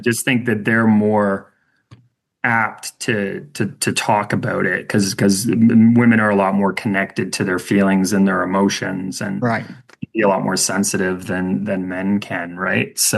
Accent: London, Ontario, Canada; which is here in my hometown, London, and they focus on helping youth with depression.

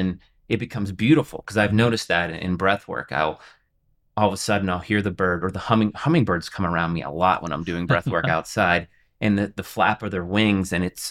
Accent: United States; We're Americans. We're from America.

